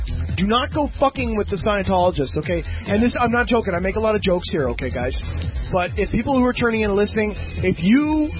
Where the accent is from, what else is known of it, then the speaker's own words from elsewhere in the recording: Australia; We're from Australia! That's where we'll start, too.